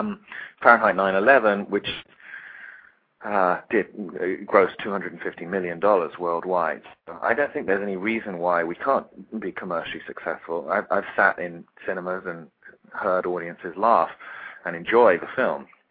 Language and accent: English; United Kingdom; I'm British, he's American.